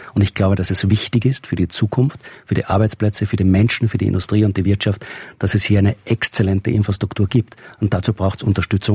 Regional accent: Austria; Und das weiß ich natürlich als Österreicher.

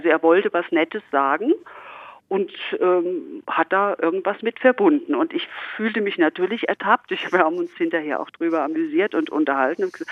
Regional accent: Germany; ich habe überhaupt in den USA keinerlei, nicht ein einziges Mal das Gefühl gehabt, als Deutsche abgelehnt zu werden.

